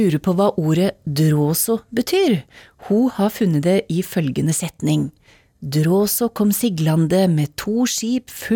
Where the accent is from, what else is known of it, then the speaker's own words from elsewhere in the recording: Innlandet, Norway; Da jeg vokste opp i Valdres på 60-tallet